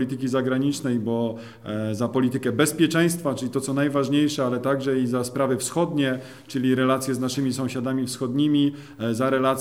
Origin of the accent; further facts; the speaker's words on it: Łódź Voivodeship, Poland; ja urodziłem się w Wieluniu, choć w samym Wieluniu mieszkałem krótko, tylko będąc uczniem liceum w internacie, ale pochodzę z małej wioski, niedaleko Wielunia, na naszej tutaj ziemi sieradzkiej, więc ta specyfika małych miasteczek i małych wiosek jest mi po prostu bardzo bliska